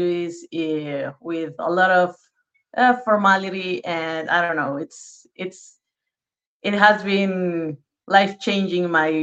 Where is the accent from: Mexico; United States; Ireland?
Mexico; I'm from Mexico